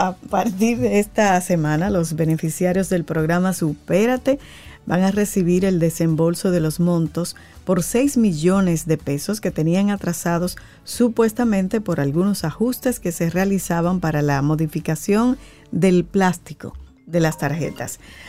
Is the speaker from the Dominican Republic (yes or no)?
yes; Cibao, Dominican Republic; Pues los cibaeños, nada más. Yo soy cibaeño.